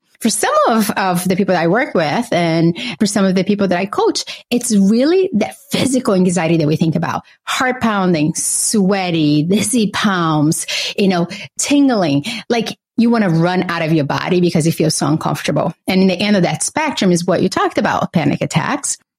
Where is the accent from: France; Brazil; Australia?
Brazil; now in United States; I grew up in Brazil with a single mother. We had very little resources for a period of our lives.